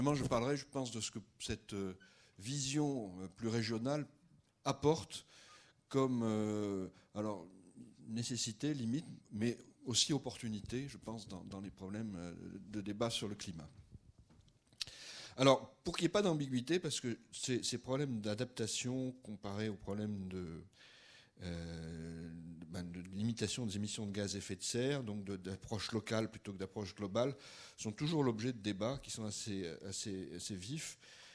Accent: Bordeaux, Nouvelle-Aquitaine, France; now in Paris, France; même si je suis aussi d'origine bretonne, mais enfin j'ai été élevé à Bordeaux, j'ai fait mes débuts d'études à Bordeaux, mais je travaille depuis longtemps à Paris.

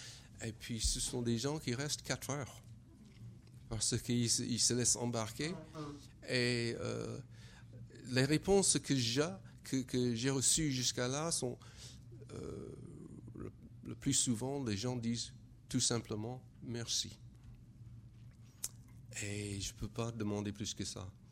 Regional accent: United States; French is a second language; je suis français parce que je suis américain.

